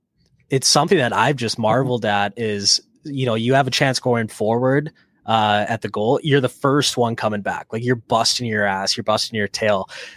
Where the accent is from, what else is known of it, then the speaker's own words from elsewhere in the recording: United States; Yeah, I was going to say, Sam, we're U.S. We're not Canadian here, so I don't fucking know.